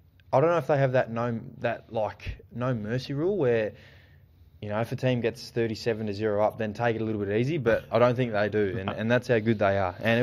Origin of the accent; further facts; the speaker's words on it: Australia; but being an Australian, he'll probably go pick one. So the more Aussies we can get in the NBA, the better.